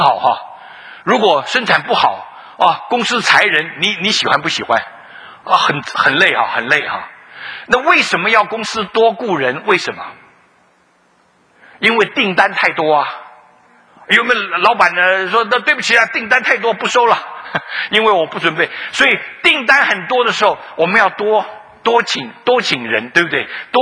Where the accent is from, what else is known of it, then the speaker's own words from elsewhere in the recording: Keelung, Taiwan; 我的确是在基隆生基隆长哈